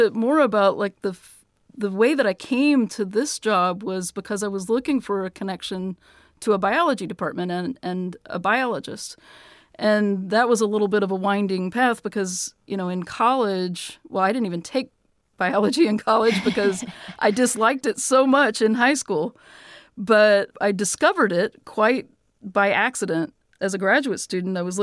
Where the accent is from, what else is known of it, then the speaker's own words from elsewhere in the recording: Texas, United States; So I grew up in Texas in the Dallas-Fort Worth area, and I went to undergraduate school there.